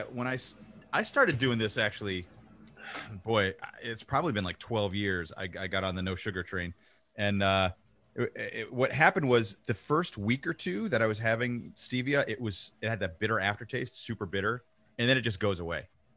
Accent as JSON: {"language": "English", "town": "East Hartford", "region": "Connecticut", "country": "United States", "tie": "born or raised there", "moved": "yes", "lives_now": "San Diego, United States", "said": "Well, I grew up in Connecticut. I grew up in East Hartford, so I was in the region."}